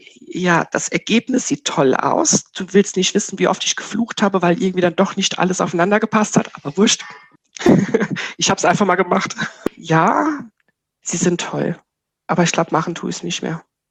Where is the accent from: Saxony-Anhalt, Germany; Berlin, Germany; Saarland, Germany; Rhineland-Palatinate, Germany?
Rhineland-Palatinate, Germany; Germersheim; hi, ich bin aus Germersheimer Ecke